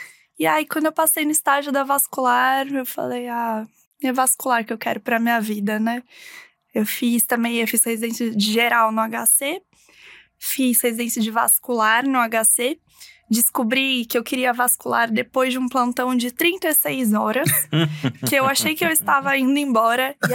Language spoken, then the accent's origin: Portuguese; São Paulo, Brazil; Eu sou daqui de São Paulo já.